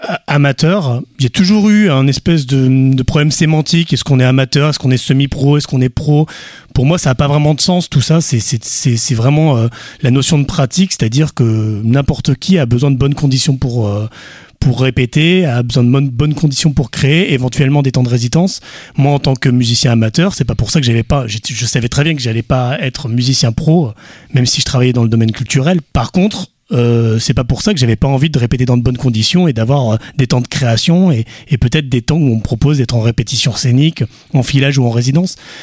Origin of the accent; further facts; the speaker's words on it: Auvergne-Rhône-Alpes, France; now in Nantes, France; je viens plutôt de Rhône-Alpes au départ.